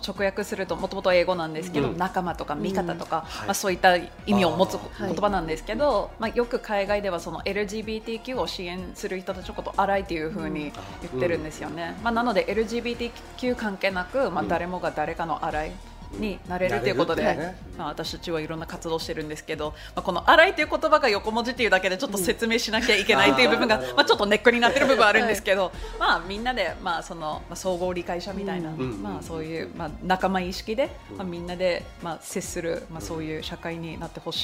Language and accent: Japanese; Canada; 外国人って言うんですけど、まあ、私カナダ人として、まあ、その悩みとか